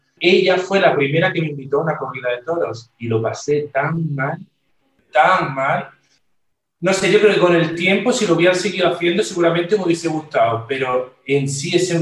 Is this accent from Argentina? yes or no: no; Spain; Como español, me parece que debo de hacer homenaje a mi tierra, a mis raíces y a mi cultura, que es esa.